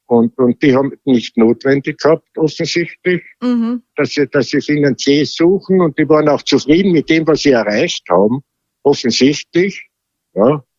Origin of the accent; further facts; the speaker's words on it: Tyrol, Austria; Ich muss sagen, wir sind alle Tiroler sind überrascht über die Leistung der Wattener.